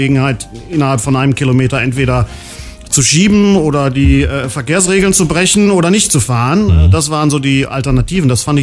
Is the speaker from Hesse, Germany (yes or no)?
no; North Rhine-Westphalia, Germany; moved away as an adult; now in Brandenburg, Germany; ich bin ein echter Brandenburger mit Migrationshintergrund. Ich komme nämlich eigentlich aus dem Münsterland und da ist das Fahrradfahren ja eigentlich Tag des oder Teil des Alltags ganz normal, und bin vor 20 Jahren hierher gezogen. Da war ich Anfang 30